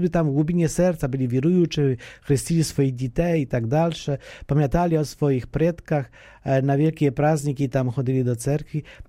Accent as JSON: {"language": "Ukrainian", "country": "Poland", "second_language": "Ukrainian", "said": "Українська, і ми то слышимо, ми поляки дуже задоволені з тієї служби українських молодих людей"}